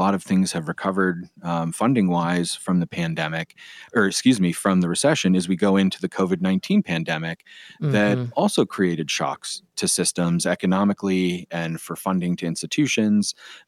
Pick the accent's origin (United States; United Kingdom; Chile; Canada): United States; Pennsylvania; My home state of Pennsylvania has made some recent increased investments in some of their public higher ed systems in the state.